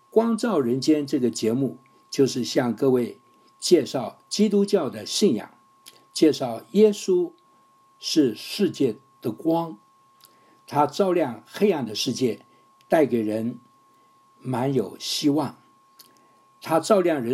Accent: Taiwan; moved away as an adult; also born or lived in Fujian, China; now in United States; 我出生在福建，生长在台湾，来美国留学，结婚成家，在职场打拼，在教会牧会。一晃眼到美国已经50多年过去了

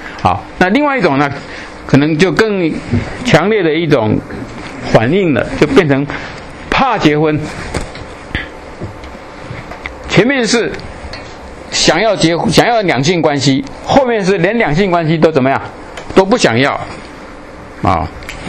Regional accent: Taiwan; 如果我们从台湾来的话，你就知道台湾现在是2.17:1。1997年我们台湾是亚洲离婚率最高的。

